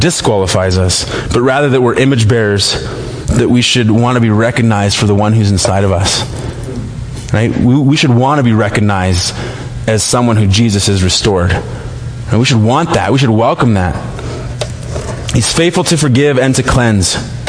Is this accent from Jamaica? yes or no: no; Manitoba, Canada; we grew up in a traveling family. Growing up in Manitoba, I had a ton of, well, all of my mom's side was in Montana and Idaho